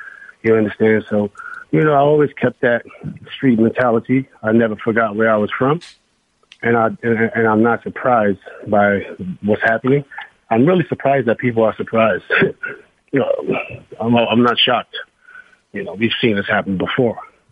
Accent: New York City, New York, United States; I've been looking up to since I was a kid, because I grew up in New York City. I've seen police kill people in my neighborhood

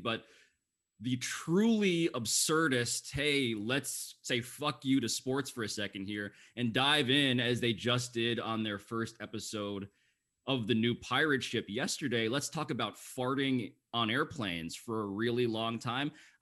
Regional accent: United States; I'm Filipino. My parents are both from the Philippines, born and raised. That is what I am.

